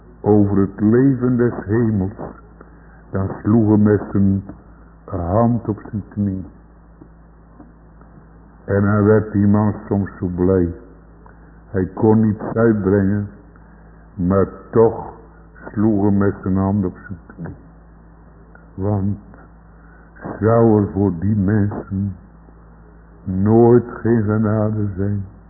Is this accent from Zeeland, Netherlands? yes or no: yes; Zeeland, Netherlands; born there; ook op de plaats waar ik geboren ben in Zeeland